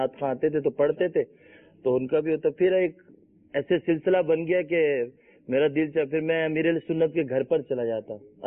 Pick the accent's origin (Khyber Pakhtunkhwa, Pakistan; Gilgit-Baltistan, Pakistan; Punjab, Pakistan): Punjab, Pakistan; Muzaffargarh; now in Karachi, Pakistan; پنجاب مظفر گڑھ جنوبی پنجاب کے